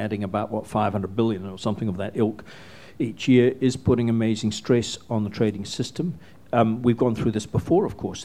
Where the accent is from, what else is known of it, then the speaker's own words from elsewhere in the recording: Scotland, United Kingdom; born there; you're aware that I was born in Scotland